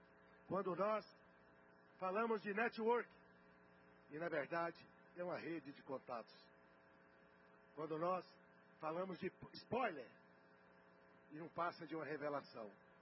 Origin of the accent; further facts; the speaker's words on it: Brazil; Eu sou brasileiro. Eu sou patriota. Não é porque eu sou de A ou de B. É porque eu sou brasileiro. E sou patriota.